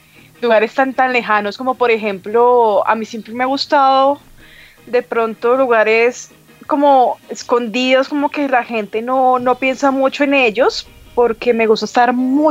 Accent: Colombia; nosotros como buenos colombianos

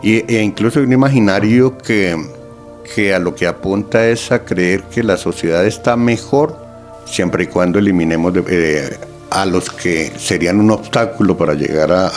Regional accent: Colombia; No solo para nosotros mismos como colombianos

